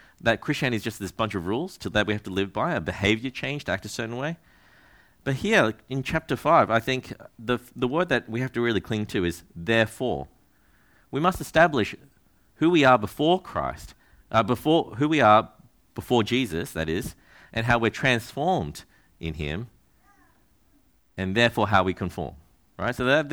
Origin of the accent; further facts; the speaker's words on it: Australia; I'm Australian born, right? So I was born and raised here. I'm used to this language. I'm used to speaking like this.